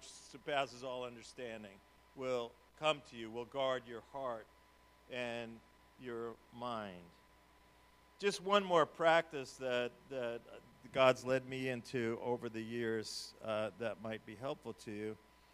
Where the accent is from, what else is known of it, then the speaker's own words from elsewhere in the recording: New York, United States; Growing up in New York, this did not come naturally for me. As a New Yorker, grumbling, complaining, sarcasm, that was sort of the native language.